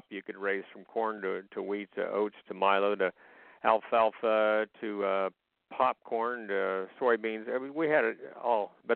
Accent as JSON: {"language": "English", "region": "Kansas", "country": "United States", "tie": "born or raised there", "also_born_or_lived": "Nebraska", "said": "but then I came back to Kansas, and so even though I was born in Nebraska, this is my home."}